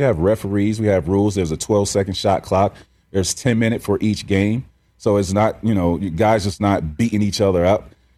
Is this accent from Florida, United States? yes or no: yes; Florida, United States; I grew up in Central Florida, and there was a lot of guys in my area that were really good.